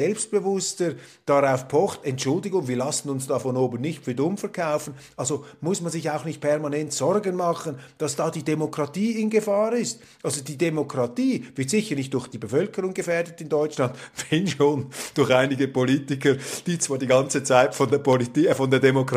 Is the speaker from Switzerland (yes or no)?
yes; Switzerland; dann wurde mir das als Schweizer Exotenbonus ausgelegt.